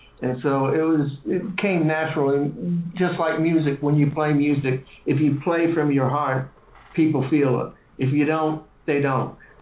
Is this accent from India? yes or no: no; Miami, Florida, United States; it really portrays what I've been through as far as growing up in Miami and the Mariel boat thing.